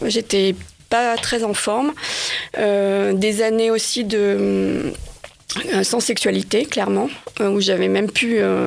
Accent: Paris, Île-de-France, France; j'ai 49 ans, je suis parisienne

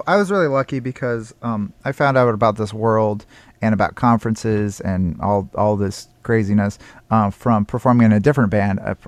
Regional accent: Seattle, Washington, United States; like, I come from Seattle, and Seattle's not super well known.

